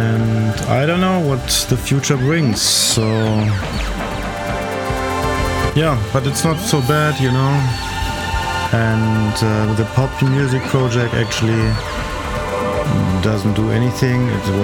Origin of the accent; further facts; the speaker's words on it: North Rhine-Westphalia, Germany; Yeah, I'm in the area where I grew up in Nordrhein-Westfalen.